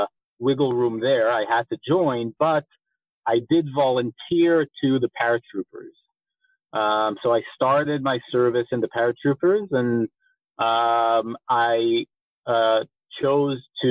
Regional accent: Rehovot, Central District, Israel; accent: slight American; So I'm an Israeli born and raised. My slight American accent is from my mom, who grew up in upstate New York. But she moved here, met my dad, and we were basically raised in a city called Rehovot

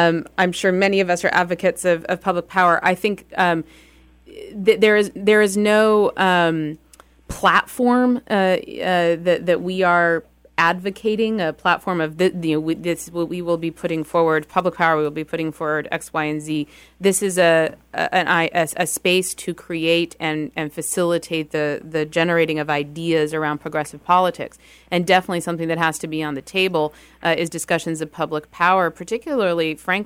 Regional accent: San Francisco, California, United States; I'm from San Francisco

